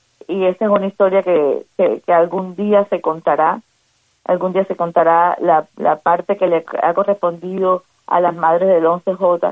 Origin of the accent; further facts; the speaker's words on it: Cuba; moved away; mi abuela fue muy importante para mí y yo la tuve que dejar de ver cuando me fui de Cuba por muchos años